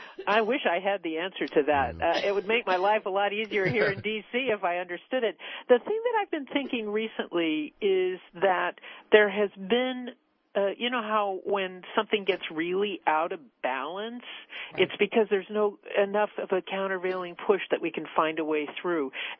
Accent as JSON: {"language": "English", "town": "Los Angeles", "region": "California", "country": "United States", "tie": "born or raised there", "said": "And, well, I grew up in Los Angeles, so I'm not a hunter person, you know, it just doesn't happen for us there."}